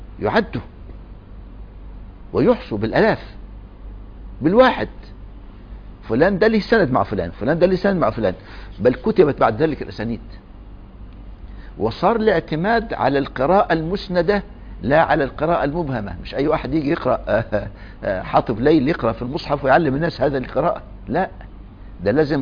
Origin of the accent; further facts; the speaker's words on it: Egypt; غير عندنا في مصر، أذكر إحنا كنا في الكتاب وإحنا أطفال